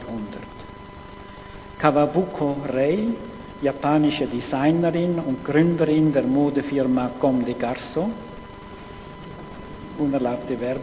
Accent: Switzerland; In meinem Land, meinem Herkunftsland, der Schweiz

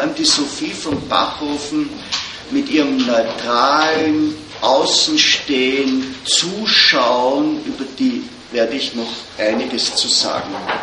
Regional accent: Austria; mein Vater war bei der SS, ich hasse meinen Vater, ich bin ein typischer Österreicher.

